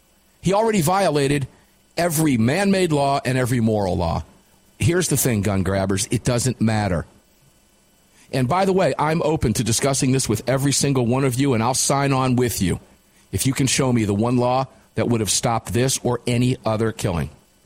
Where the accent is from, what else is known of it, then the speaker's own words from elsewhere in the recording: Michigan, United States; Yeah, in Michigan, I spent a number of years growing up in Michigan from the time I was 9 to 15. And we were plinking like crazy all the time. I fired my first gun in Michigan.